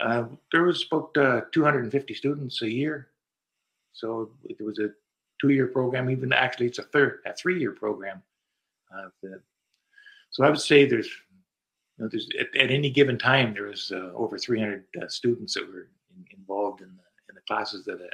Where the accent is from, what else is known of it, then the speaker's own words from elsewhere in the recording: Stratford, Ontario, Canada; I was born in Stratford, where we now live, but I left down with my parents and my siblings in 1965. And that took me down into Essex County